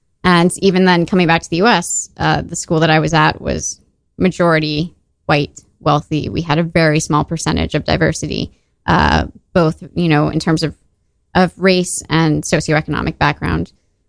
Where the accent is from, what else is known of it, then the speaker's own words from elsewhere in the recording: Tokyo, Japan; I grew up in Tokyo, so I was surrounded